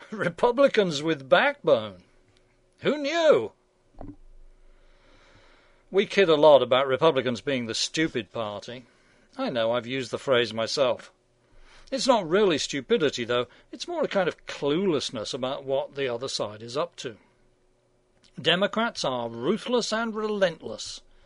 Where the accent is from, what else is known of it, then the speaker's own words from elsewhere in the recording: Wisconsin, United States; I come from Wisconsin.